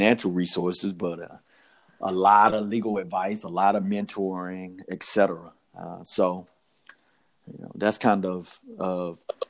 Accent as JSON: {"language": "English", "town": "Macon", "region": "Georgia", "country": "United States", "tie": "born or raised there", "said": "Well, I was born and raised in Macon, Georgia. By mom and grandma, probably not unlike a lot of people similarly situated."}